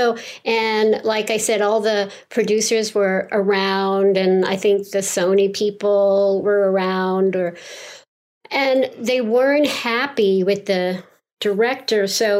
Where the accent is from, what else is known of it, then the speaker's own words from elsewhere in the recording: New York, United States; accent: New York; And I'm from New York. So I said, sure.